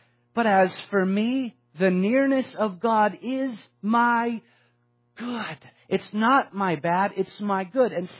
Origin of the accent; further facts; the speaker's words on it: United States; I was struck with the privilege that I enjoy as an American.